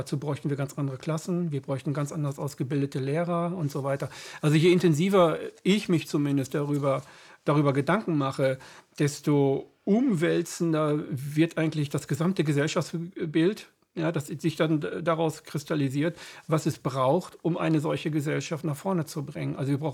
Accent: Gütersloh, North Rhine-Westphalia, Germany; now in Hameln, Germany; Na, ich breche da mal ein, ich komme ja aus Gütersloh. Also ich bin Gütersloh, der jetzt in Hameln wohnt.

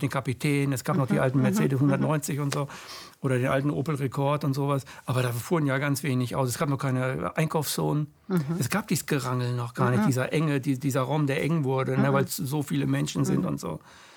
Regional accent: Gütersloh, North Rhine-Westphalia, Germany; Ich bin 62 geboren. Und so 68, 69, wo ich dann durch die Stadt, also ich komme aus Gütersloh, bin ich groß geworden

